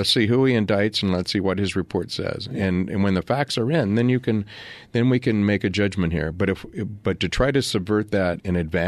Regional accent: Mesa, Arizona, United States; I grew up in Mesa. Okay, so I've been lucky enough to be part of the LDS community my entire life without being LDS.

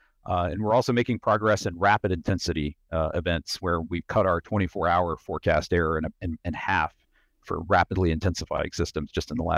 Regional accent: Virginia, United States; I grew up in Southwest Virginia, a place with lots of interesting weather

